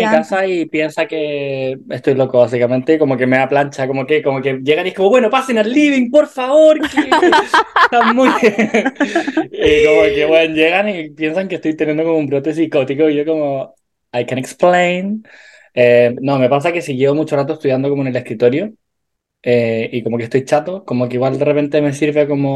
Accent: Dominican Republic; yo cuando crecí en la República Dominicana, allá nunca

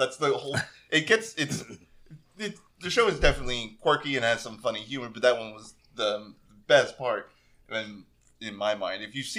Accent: Tampa, Florida, United States; since I'm from Tampa, and where they basically invented the Cuban sandwich

